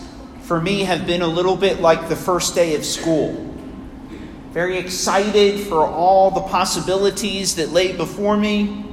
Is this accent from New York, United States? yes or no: yes; Bethpage, New York, United States; also born or lived in Queens; I was born in Queens, New York, and we later lived in Bethpage on Long Island. Many people ask me what happened to your accent, and I seem to have lost it along the way somewhere